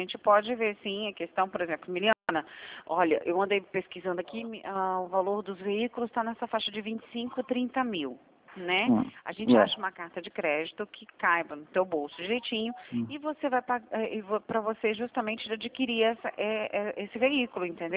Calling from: Mogi Guaçu, São Paulo, Brazil; Eu tô falando com você de Mogi Guaçu.

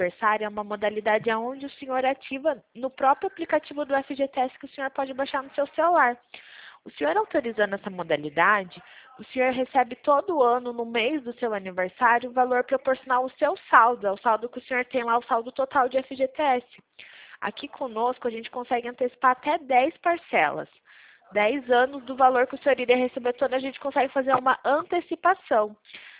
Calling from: Curitiba, Paraná, Brazil; eu falo aqui de Curitiba.

